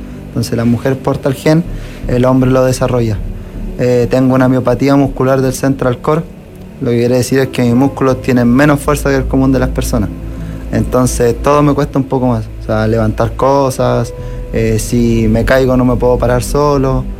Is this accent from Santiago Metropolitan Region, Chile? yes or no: yes; Puente Alto, Santiago Metropolitan Region, Chile; Sí, siempre he vivido en Puente Alto.